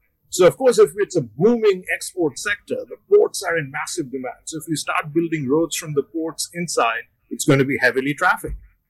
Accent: Delhi, India; I grew up around Delhi.

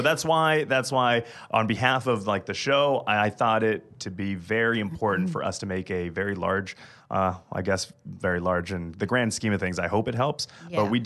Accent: United States; moved away as an adult; I know as an American living in your guys' country, I feel a certain way and a certain responsibility that needs to be said.

